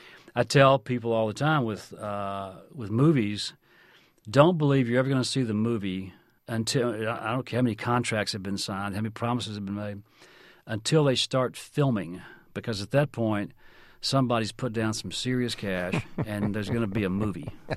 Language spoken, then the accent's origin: English; Deep South, United States; The difference is, growing up in the Deep South, we didn't have access to the games.